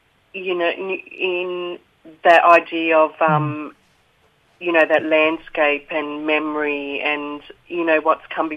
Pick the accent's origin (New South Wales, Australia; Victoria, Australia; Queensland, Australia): New South Wales, Australia; Dubbo; So I'm Wiradjuri. And I'm from the Tubbergar clan in Dubbo, New South Wales.